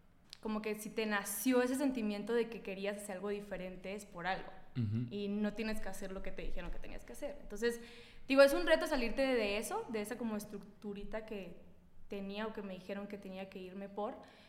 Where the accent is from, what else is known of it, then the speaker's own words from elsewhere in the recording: Mexico City, Mexico; accent: chilango; a mí también se me sale el acento contigo. O sea, yo normalmente hablo más neutro, más chilango.